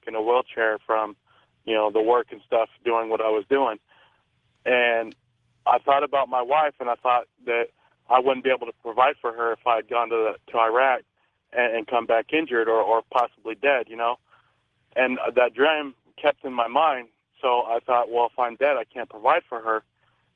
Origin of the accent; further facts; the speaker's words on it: Phoenix, Arizona, United States; I'm from Phoenix, Arizona.